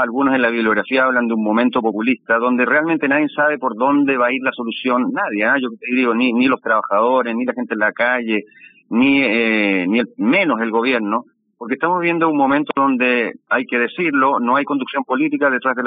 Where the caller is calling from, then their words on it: Valparaíso, Chile; allá en mi ciudad, Valparaíso, desde donde yo te hablo, ya los portuarios, bueno, no solo en Valparaíso, sino en todos los puertos de Chile